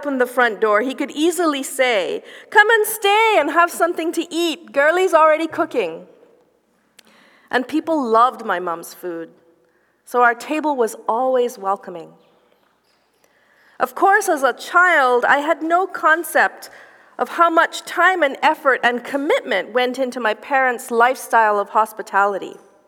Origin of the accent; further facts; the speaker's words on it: Guelph, Ontario, Canada; I come from a culture where hospitality is everything. Growing up in Guelph, Ontario, almost every weekend, my parents were either hosting a great big Trinidadian get-together with West Indian friends and family from Toronto